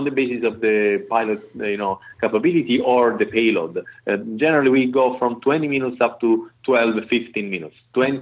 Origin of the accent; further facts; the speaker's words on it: Italy; I come from Italy